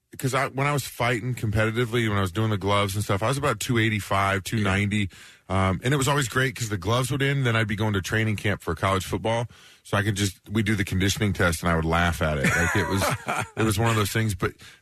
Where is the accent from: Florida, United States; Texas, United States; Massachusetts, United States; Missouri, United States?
Missouri, United States; Kansas City; I'm from Kansas City, yeah.